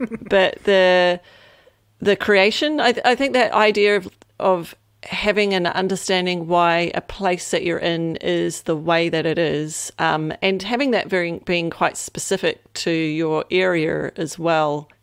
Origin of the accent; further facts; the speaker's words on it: New Zealand; So coming from New Zealand specifically, growing up in New Zealand, you've got different mythology that you get exposed to as well when you're growing up.